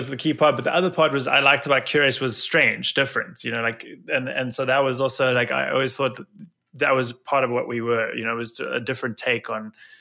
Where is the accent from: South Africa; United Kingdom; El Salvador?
South Africa; growing up in South Africa.